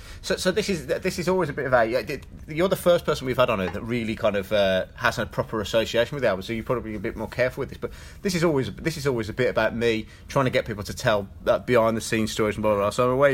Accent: Oldbury, West Midlands, United Kingdom; now in Sutton Coldfield, United Kingdom; So I'm 36, and I mean, I'm from Oldbury originally, but I moved to Sutton Coldfield.

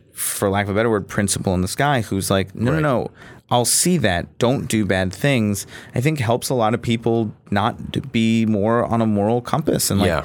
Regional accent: Virginia, United States; Well, so I grew up Jewish in Virginia, which was like a little bit of a different Jewish experience

